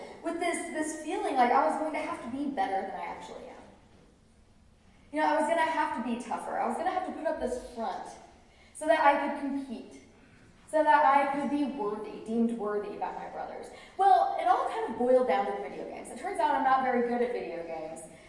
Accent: Atlanta, Georgia, United States; now in Abilene, United States; my husband and I live in Abilene, Texas, but I grew up in Atlanta, Georgia, in the home of a preacher, and I have four older brothers.

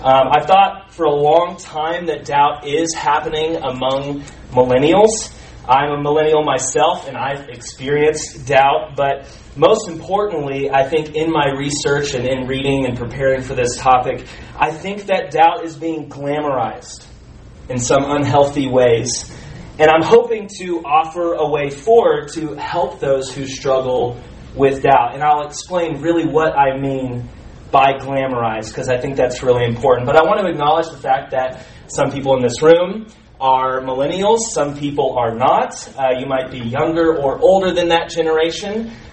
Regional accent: Round Rock, Texas, United States; I grew up in Round Rock, which is a suburb of Austin.

